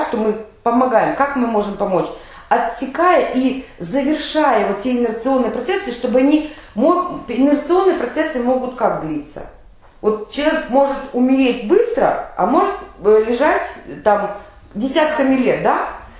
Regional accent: Odesa, Odesa Oblast, Ukraine; ну помните, да, что я из Одессы

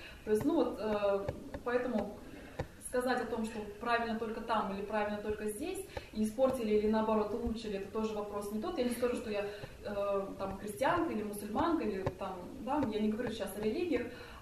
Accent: Tatarstan, Russia; я сама родилась в Татарстане и выросла в семье, где у меня папа был мусульманином, мама была христианкой

